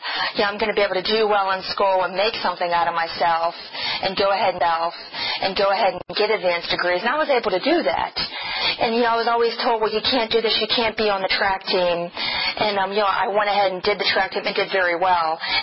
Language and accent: English; Pittsburgh, Pennsylvania, United States; Like I said, I grew up in Pittsburgh, Pennsylvania.